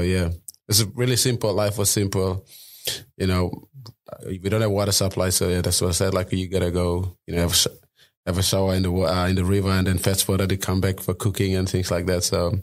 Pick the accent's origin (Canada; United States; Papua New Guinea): Papua New Guinea; Simbu; I was born in Simbu. It's up in the highlands, mountains, you know, Papua New Guinea. I'm from like the village, so, you know, most of the houses are you know, bush material houses, you know, our roads are dirt road.